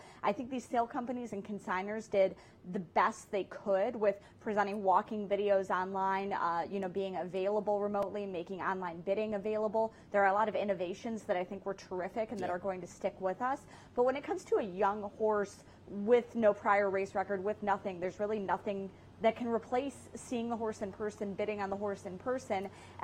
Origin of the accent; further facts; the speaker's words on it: Rochester, New York, United States; moved away as an adult; now in Lexington, United States; I went to journalism school in my hometown of Rochester, New York, with the idea that I was going to do that.